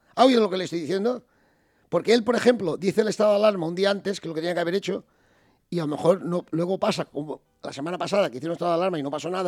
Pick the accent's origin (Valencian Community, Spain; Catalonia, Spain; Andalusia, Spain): Valencian Community, Spain; Chirivella; now in El Vedat, Spain; yo nací en Chirivella, he vivido en Chirivella hasta los 45 o 50 años. Luego un tiempo en Valencia y ahora en el Vedat